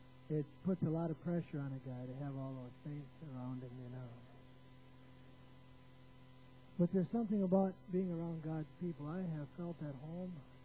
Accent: St. James, Minnesota, United States; I grew up in St. James, Minnesota

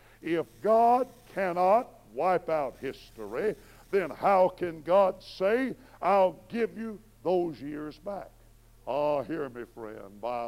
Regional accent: McGargle, Alabama, United States; also born or lived in Frisco City, Alabama; And then I was born in Frisco City, Alabama, and then we moved to the great metropolis of McGargle, probably 67 people, 14 pigs, and 3 cows

